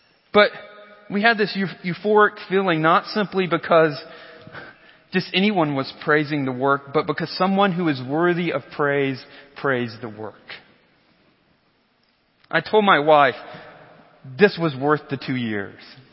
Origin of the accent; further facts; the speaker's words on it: Georgia, United States; My good friend's from West Virginia, and I'm from South Georgia. It's pretty much the bottom of the barrel educationally, okay?